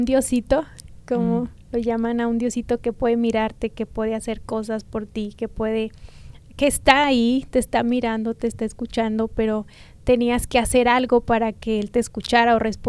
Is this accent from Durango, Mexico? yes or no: yes; Durango, Mexico; Soy de un pueblo del estado de Durango, México.